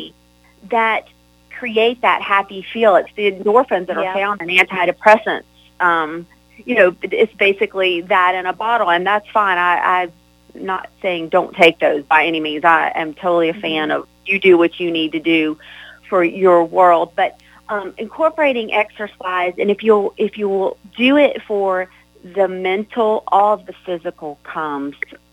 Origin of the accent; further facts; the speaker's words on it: the South, United States; accent: Southern; are you girls laughing at my southern accent over here?